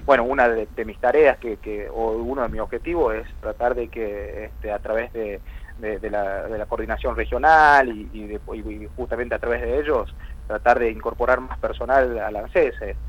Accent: Salta, Argentina; Soy salteño, fui a estudiar y volví.

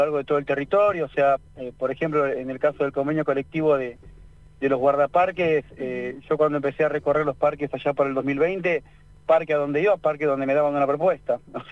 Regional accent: Pampas, Argentina; now in Buenos Aires, Argentina; Soy de la región pampeana, sí, pero vivo en la ciudad de Buenos Aires.

